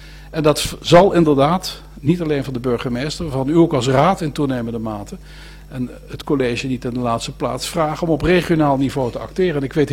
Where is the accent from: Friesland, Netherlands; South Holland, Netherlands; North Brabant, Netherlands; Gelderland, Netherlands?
North Brabant, Netherlands; Veghel; born there; Want ik kom zelf geboortig uit Veghel, dat is ook zo'n gemeente als Veldhoven, waar meer banen zijn dan inwoners.